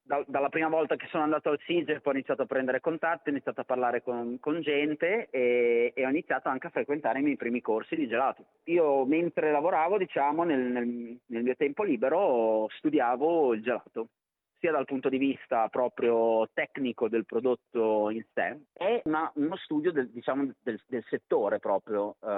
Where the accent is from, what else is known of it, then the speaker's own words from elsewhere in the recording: Bologna, Emilia-Romagna, Italy; moved away as an adult; now in Brisbane, Australia; io sono originario di Bologna, dove praticamente ho conseguito la laurea in economia.